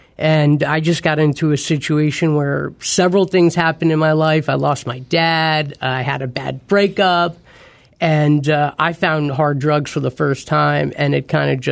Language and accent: English; New Jersey, United States; I'm from New Jersey.